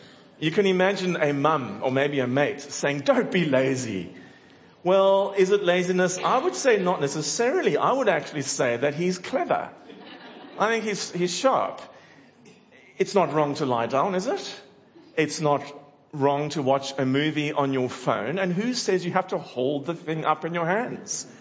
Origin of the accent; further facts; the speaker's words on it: South Africa; because you might say … you're from South Africa, and how dare you say this about Aussies?